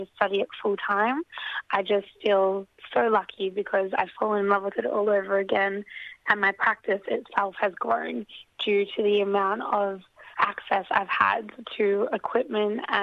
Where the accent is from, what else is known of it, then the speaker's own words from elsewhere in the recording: Yorkshire and the Humber, United Kingdom; now in Melbourne, Australia; I'm a Yorkshire woman currently living in Melbourne